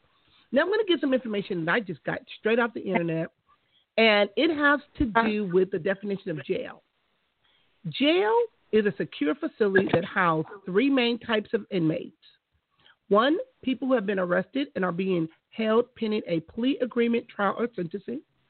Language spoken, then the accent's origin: English; Compton, California, United States; and growing up in Compton, I saw a lot of that in just the neighborhood and the community that I lived